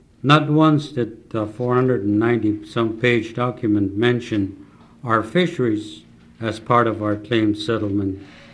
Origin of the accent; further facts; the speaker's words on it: Klukwan, Alaska, United States; I am a Tlingit from Chilkat, a community called Tlukwan.